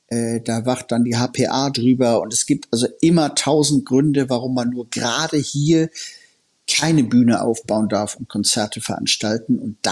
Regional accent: Hamburg, Germany; ich als Hamburger

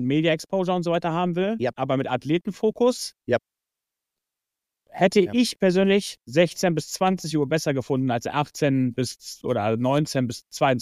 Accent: Lennep, North Rhine-Westphalia, Germany; Ich bin groß geworden in Lennep.

